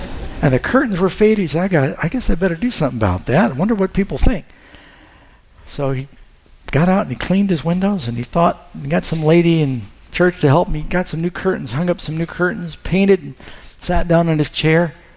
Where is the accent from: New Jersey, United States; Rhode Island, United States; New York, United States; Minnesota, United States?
New York, United States; New York City; They used to do it when I grew up in New York City.